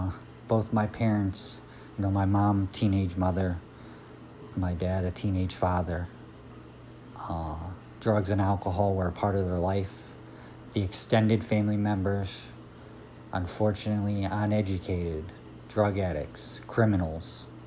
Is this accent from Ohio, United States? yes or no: yes; Cleveland, Ohio, United States; My first day of high school, I had two kids come up to me and ask me if I was from Cleveland. And when I said yeah, they asked me if I could get them drugs.